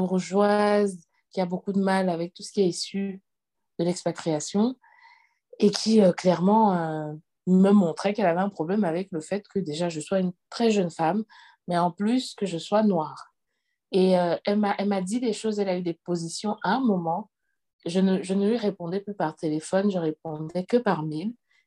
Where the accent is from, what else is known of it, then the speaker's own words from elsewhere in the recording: Cameroon; moi je suis camerounaise, je viens du Cameroun.